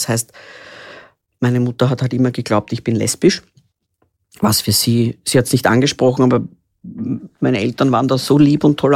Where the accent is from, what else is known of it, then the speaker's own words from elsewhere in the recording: Vienna, Austria; born there; Ich bin in Wien geboren, 1975 schon, also ich habe schon ein paar Jahre hinter mir. … bin ein Einzelkind